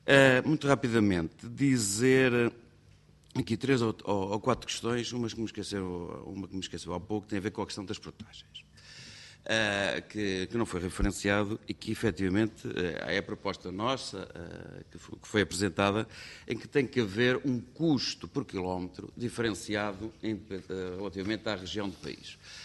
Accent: Viseu, Portugal; Eu sou de Viseu

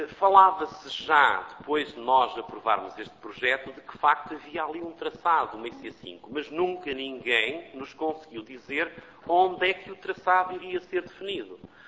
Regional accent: Vila Flor, Bragança, Portugal; sou natural de Vila Flor, tenho 50 anos

